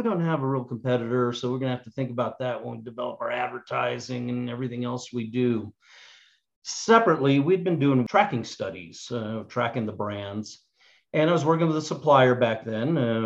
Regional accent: Albuquerque, New Mexico, United States; I grew up here in Albuquerque.

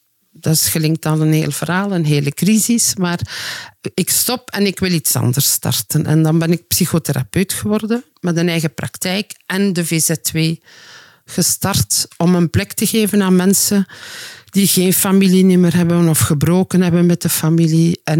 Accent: Flanders, Belgium; also born or lived in Morocco; Ik kom van Oost-Vlaanderen.

